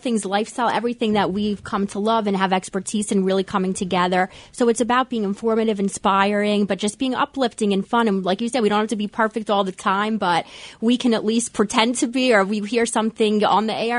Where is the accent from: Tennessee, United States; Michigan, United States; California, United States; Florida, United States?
Florida, United States; also born or lived in Pennsylvania; Well, not the lovely London, but originally from outside of Philadelphia. I grew up in Florida.